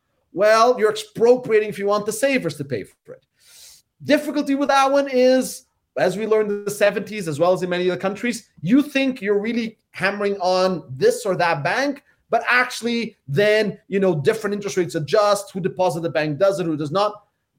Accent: United States; I would be nervous, not just for being an American, but also for being a citizen of the world

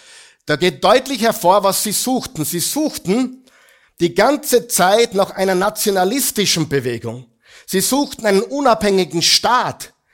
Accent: Linz, Upper Austria, Austria; born there; Ich bin ein gebürtiger Linzer, ja? Linz und Oberösterreich.

